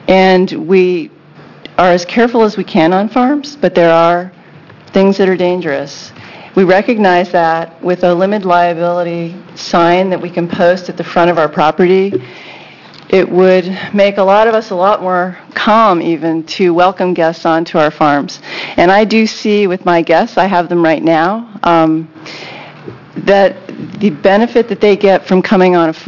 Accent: Benton County, United States; Thank you very much, Chairman and committee. I'm from Benton County. I'm actually a farmer.

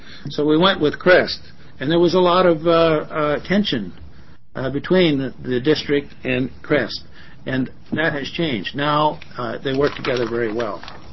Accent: Oregon, United States; I come from Clatsop County.

